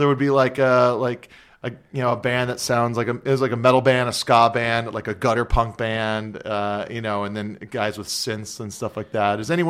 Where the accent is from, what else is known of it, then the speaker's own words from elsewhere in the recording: Hawaii, United States; Every time people go, oh, must have been so great growing up in Hawaii